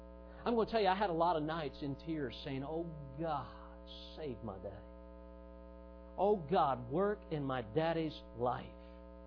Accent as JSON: {"language": "English", "town": "Charleston", "region": "South Carolina", "country": "United States", "tie": "born or raised there", "said": "I got burdened at my hometown in Charleston, South Carolina, where I had moved for a few years underneath Dennis Clemens."}